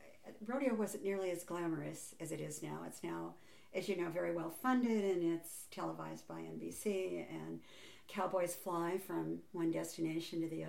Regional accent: Great Falls, Montana, United States; I was born in Montana, in Great Falls, Montana, into a rodeo family.

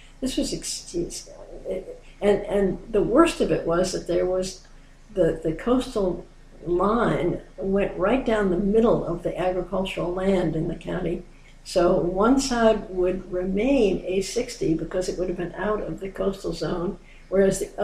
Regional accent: California, United States; I'm from East Marin and a biologist.

